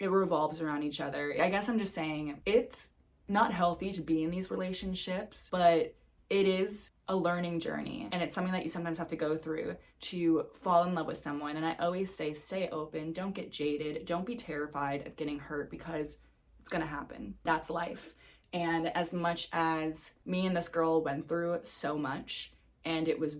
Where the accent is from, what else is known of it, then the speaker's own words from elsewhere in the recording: New York City, New York, United States; moved away; My hometown was New York City, but I think with any hometown, it's time to go somewhere else and spread my wings and fly.